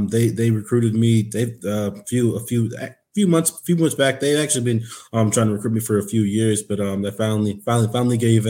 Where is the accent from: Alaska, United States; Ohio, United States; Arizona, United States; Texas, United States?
Alaska, United States; Anchorage; It's pretty cool writing for my hometown paper, Anchorage Daily News.